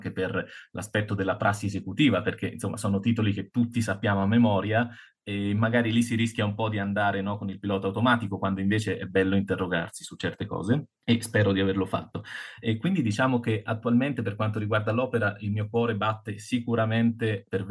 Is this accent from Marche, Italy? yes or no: yes; Marche, Italy; tra l'altro essendo marchigiano il piacere è doppio